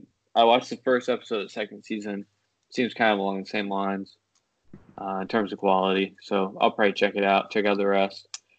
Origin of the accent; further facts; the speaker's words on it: Florida, United States; Of course, I guess I'm denying my South Carolina nativeness, but I am originally actually from Florida.